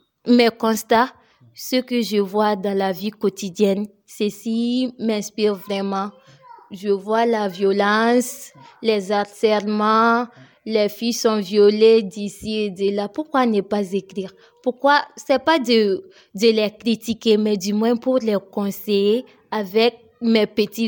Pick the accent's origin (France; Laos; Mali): Mali; Kangaba, Koulikoro; born there; comme je suis née à Kangaba, nous sommes partis faire une petite visite là-bas